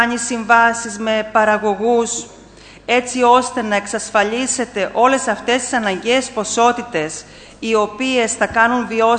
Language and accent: Greek; Zakros, Crete, Greece; τα οποία είναι πολύτιμα για τα πρόβατα και τα κατσίκια στη Ζάκρο, στο χωριό μου